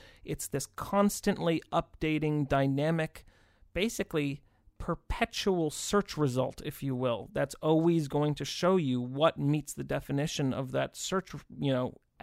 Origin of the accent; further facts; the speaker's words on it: Massachusetts, United States; I'm also from the Northeast, Massachusetts.